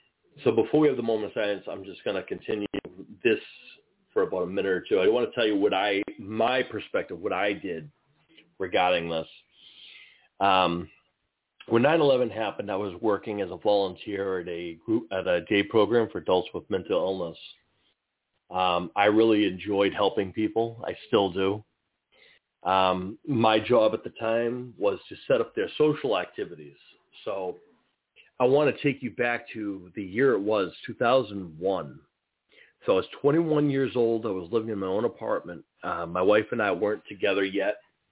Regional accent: Boston, Massachusetts, United States; in my area, I was from Boston, so I would call the Red Sox

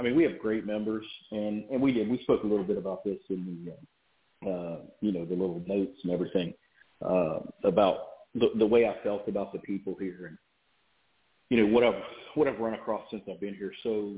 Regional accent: West Virginia, United States; And everywhere I've ever been, and this includes my home state of West Virginia, I always get the answer, well, it's great, but there's always a but.

